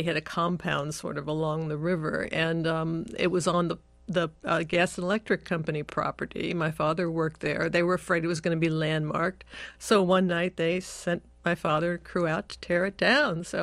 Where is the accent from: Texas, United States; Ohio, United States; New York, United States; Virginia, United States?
Ohio, United States; Cincinnati; Cincinnati, which is my hometown.